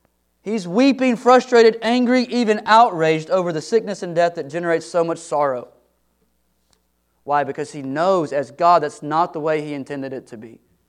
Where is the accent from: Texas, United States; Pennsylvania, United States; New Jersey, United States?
Texas, United States; Okay, I'm from East Texas.